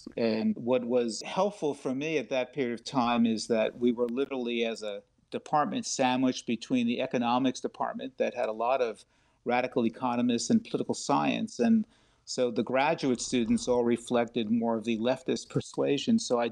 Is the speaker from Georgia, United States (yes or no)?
no; Queens, New York, United States; Yeah, I was born in Jackson Heights, Queens, in a two-bedroom, small rent-controlled apartment. And as I love to tell people, at the age of 9, I would hop on the elevated 7 line and either go to Shea Stadium or the New York World's Fair in 1964.